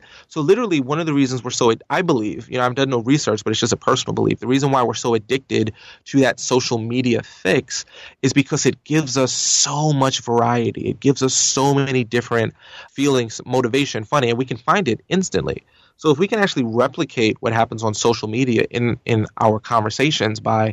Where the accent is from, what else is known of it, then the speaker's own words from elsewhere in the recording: New York, United States; You know, I'm from New York, so you probably hear that I speak very fast.